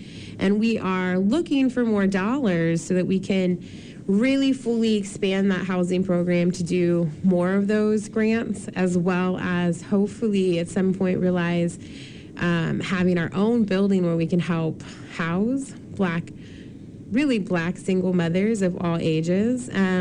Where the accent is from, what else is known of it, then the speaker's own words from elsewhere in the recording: Portland, Oregon, United States; I am from Portland. I am a light-skinned black solo mama who is deeply invested in mutual aid and the arts here in Portland.